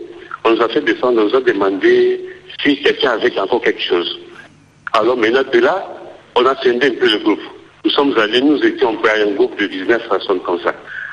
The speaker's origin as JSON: {"language": "French", "country": "DR Congo", "moved": "yes", "lives_now": "Lomé, Togo", "said": "Oui, j'ai quitté le Congo RDC, je suis Congolais d'origine Tutsi. Ma mère est d'origine Tutsi. J'ai quitté en 2001, en avril 2001. J'ai quitté, j'ai traversé pour Brazzaville."}